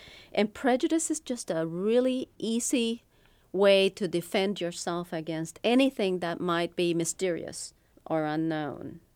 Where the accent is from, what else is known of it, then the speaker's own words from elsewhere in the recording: Puerto Rico; English is a second language; many Puerto Ricans were put into special classes because they thought that because we didn't speak English perfectly, it was some kind of learning disability. But once we did learn the language